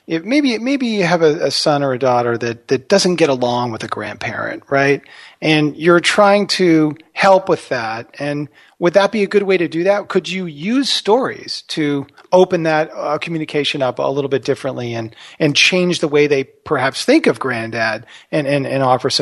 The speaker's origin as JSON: {"language": "English", "region": "Texas", "country": "United States", "tie": "born or raised there", "said": "And we'd always want to hear about stories about our grandparents and growing up in Texas with both my parents."}